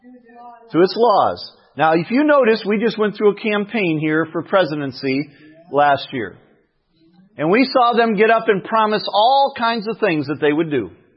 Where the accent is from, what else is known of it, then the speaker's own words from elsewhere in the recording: United States; I don't know about you, but I thank God I'm an American today.